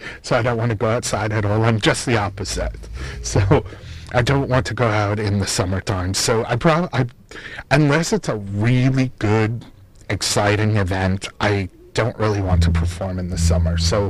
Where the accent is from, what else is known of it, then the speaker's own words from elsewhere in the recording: New England, United States; I'm from New England, so I'm going to say a lobster